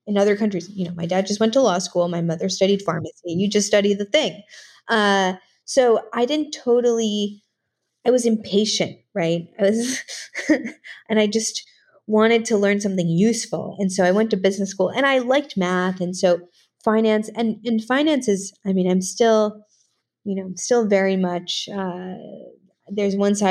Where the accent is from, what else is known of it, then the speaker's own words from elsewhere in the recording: New York, United States; So I grew up in New York, but my mother took me every weekend and without the intent of me becoming an artist, took me every weekend to museums.